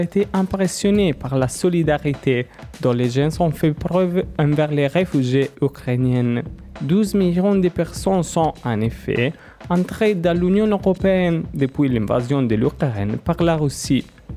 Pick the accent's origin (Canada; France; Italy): Italy; les débats sur la migration sont très sensibles dans mon pays d'origine, l'Italie